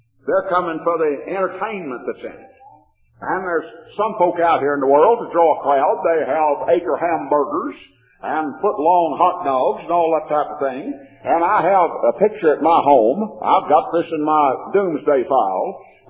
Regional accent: the South, United States; I said, well, since I'm a Southerner, I have an inborn love for a lost cause.

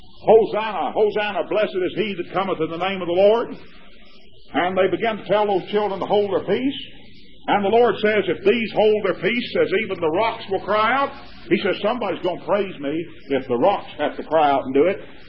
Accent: Texas, United States; back in that day my home state of Texas was split up into about five factions.

